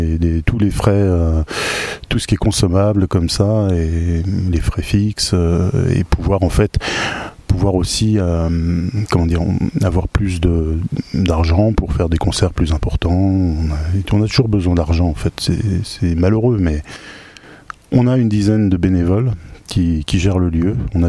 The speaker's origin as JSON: {"language": "French", "town": "Nevers", "region": "Bourgogne-Franche-Comté", "country": "France", "said": "moi je viens de Nevers, et à Nevers"}